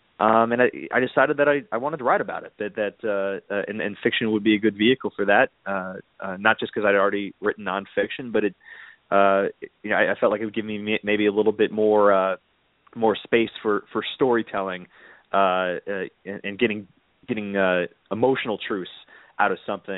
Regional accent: Nevada, United States; also born or lived in Honolulu; now in New York, United States; You know, I'd moved to New York, as Toby mentioned. You know, I'm originally from Nevada. The biggest city I'd lived in before was Honolulu

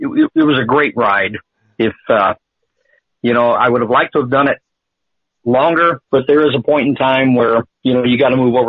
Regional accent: Michigan, United States; well, right now, as you know, we're all from Michigan. We all understand the circumstances.

